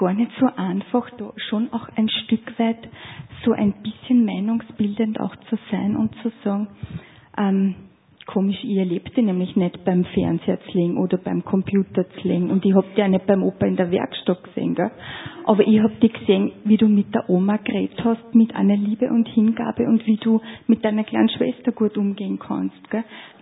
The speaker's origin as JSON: {"language": "German", "town": "Amstetten", "region": "Lower Austria", "country": "Austria", "said": "Ich habe die in St. Pölten erlebt, weil ich bin aus Amstetten"}